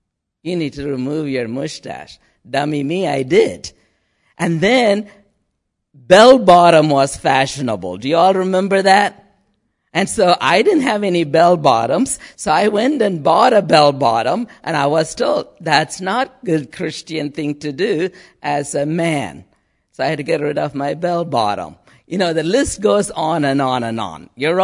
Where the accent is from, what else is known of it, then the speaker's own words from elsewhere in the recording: India; I grew up in India in a pretty conservative family, although I myself wasn't a committed Christian.